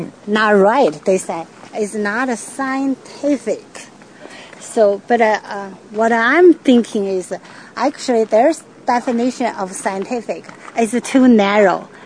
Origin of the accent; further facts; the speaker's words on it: China; You know, I'm from China. I know in China, the Orthodox philosophy.